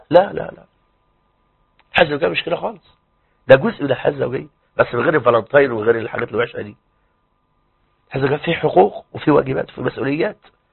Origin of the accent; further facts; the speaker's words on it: Egypt; عندنا في مصر